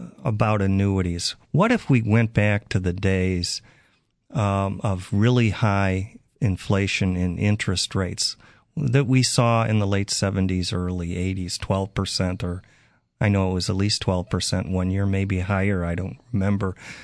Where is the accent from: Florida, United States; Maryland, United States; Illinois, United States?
Illinois, United States; Chicago; moved away; he was from Chicago, my hometown, so I felt a little empathy for him. And he said, do you know any lawyers in Chicago? I don't. I've been away for 30 years.